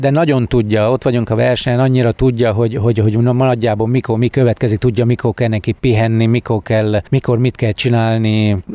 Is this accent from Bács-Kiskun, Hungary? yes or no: yes; Kiskunhalas, Bács-Kiskun, Hungary; én is ízig-véri kiskunhalasi vagyok, én is a város szülötte vagyok, igaz, hogy voltak évek, amikor ugye távol voltam a várostól, de hazatértem.